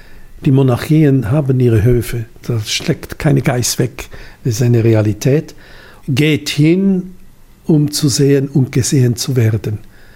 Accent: Thurgau, Switzerland; Ich bin im Thurgau aufgewachsen

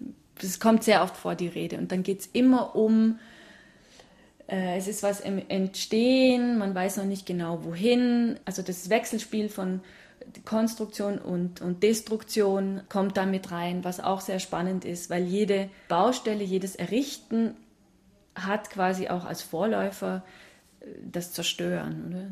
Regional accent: Germany; ich bin in Deutschland aufgewachsen

